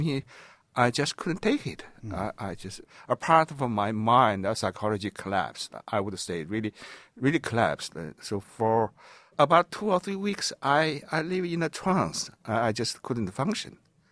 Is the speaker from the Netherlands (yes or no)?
no; China; moved away as an adult; now in United States; Because I live in China for 29 years before I came to the States. That was part of myself, my past. I can't just erase it.